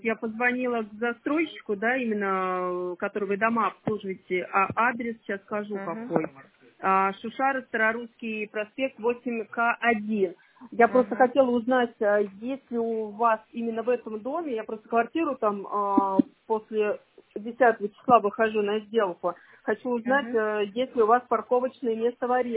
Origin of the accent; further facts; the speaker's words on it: Saratov, Saratov Oblast, Russia; в моем регионе, я из Саратова, не продается